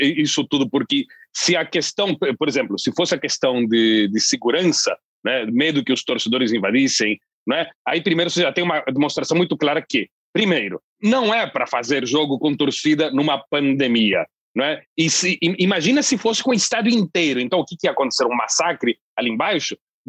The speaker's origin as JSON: {"language": "Portuguese", "town": "Londrina", "region": "Paraná", "country": "Brazil", "said": "Num bairro distante, nos cafundós da minha terra, Londrina"}